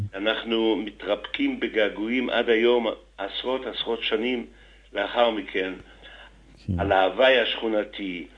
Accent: Jerusalem, Jerusalem District, Israel; אני נולדתי, כפי שאמרת, בשכונה הירושלמית הוותיקה, שער חסד. שם גם נולדה אמי, עליה השלום

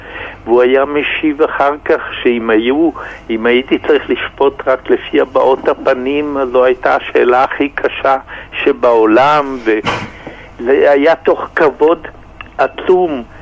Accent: Jerusalem, Jerusalem District, Israel; כשהייתי ילד בשערי חסד בירושלים, שם גרו הוריי

